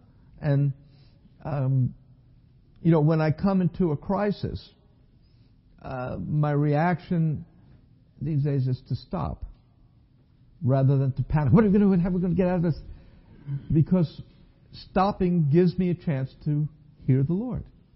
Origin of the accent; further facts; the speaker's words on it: New York, United States; I grew up in New York.